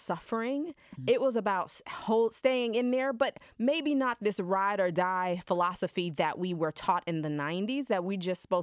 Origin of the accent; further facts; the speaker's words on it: Georgia, United States; And as a Black woman growing up in Georgia, I feel like I should have known this history.